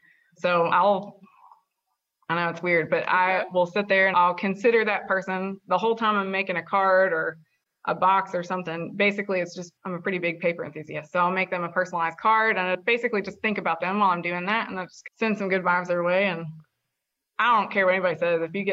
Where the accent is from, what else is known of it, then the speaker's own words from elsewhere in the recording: Virginia, United States; So I grew up in Wythe County. So that's about an hour south of Roanoke.